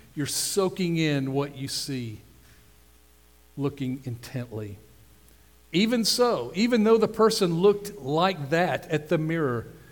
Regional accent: United States; That's hard for us to hear as American Christians. We've become very comfortable with our Christianity, haven't we?

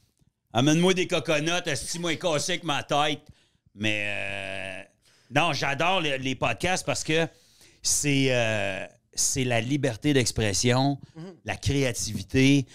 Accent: Gatineau, Quebec, Canada; also born or lived in Ottawa; Ben, j'ai resté à Gatineau quand j'étais jeune. Puis quand j'ai eu... Après ça, j'étais au Québec aussi. Les 10 premières années de ma vie, je suis né à Ottawa, mais je restais au Québec. Gatineau, Sainte-Agathe-des-Monts et Laurentides.

